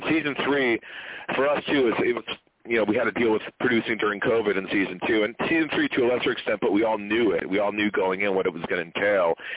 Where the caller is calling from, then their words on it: Burbank, California, United States; Burbank, California. Nice and sunny here.